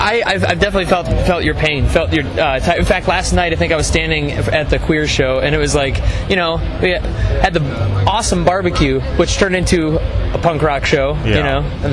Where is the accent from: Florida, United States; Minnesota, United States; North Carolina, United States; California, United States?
Minnesota, United States; Minneapolis; Minneapolis.